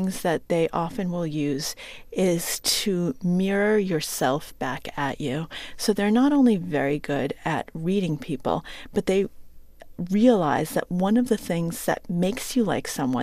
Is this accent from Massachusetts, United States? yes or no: yes; Acton, Massachusetts, United States; So they could find out that I'm from the Boston suburbs.